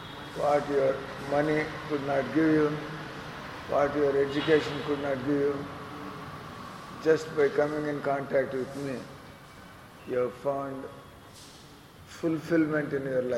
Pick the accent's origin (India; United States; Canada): India; So now I have reversed the trend, I am an Indian, and all these Americans, Britishers, everybody is serving this.